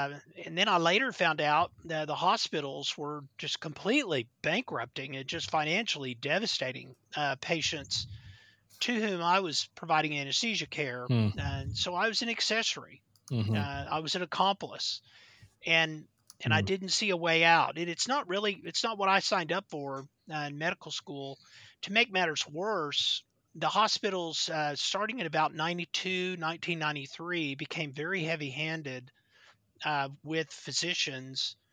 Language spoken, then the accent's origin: English; Oklahoma, United States; I was born and raised in Oklahoma, didn't train in Oklahoma, but came home.